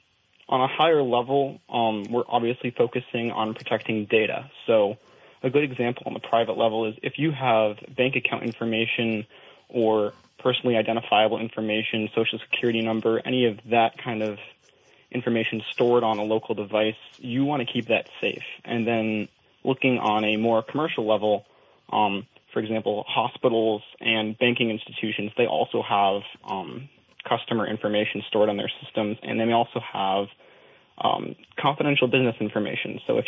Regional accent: Burlington, Vermont, United States; born there; now in Williston, United States; I was born in Burlington, and I currently live in Williston, Vermont.

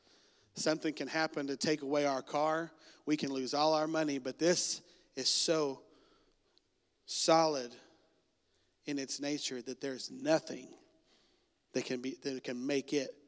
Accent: United States; Now, I grew up near the Canadian River.

